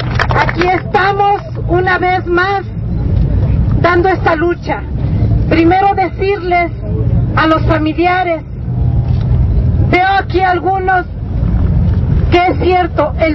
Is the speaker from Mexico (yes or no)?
yes; Mexico; nuestra obligación como Atenco y como pueblo mexicano es estar en pie de lucha.